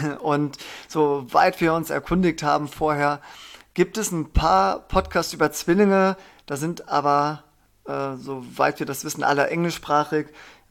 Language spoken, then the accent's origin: German; Gummersbach, North Rhine-Westphalia, Germany; born there; now in Trier, Germany; Ja, ich bin da tatsächlich auch geboren. Nur eine Minute vor dir. Ja, und dann kam es auch schon hinterher. Ja, aber ich wohne jetzt mittlerweile in Trier.